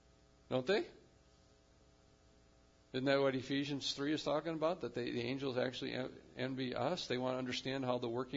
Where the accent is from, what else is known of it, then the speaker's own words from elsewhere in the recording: United States; In some sense, we are more American than Christian today.